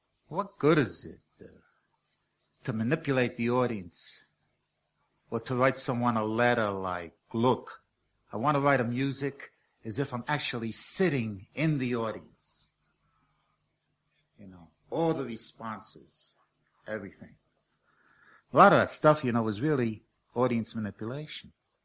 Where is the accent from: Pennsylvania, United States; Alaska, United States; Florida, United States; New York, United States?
New York, United States; New York City; I'm a New Yorker. It's impossible for a New Yorker to be an elitist.